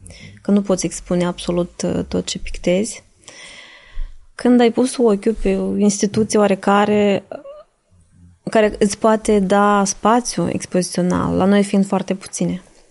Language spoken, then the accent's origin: Romanian; Moldova; Noi suntem apreciați artiștii din Republica Moldova în exterior.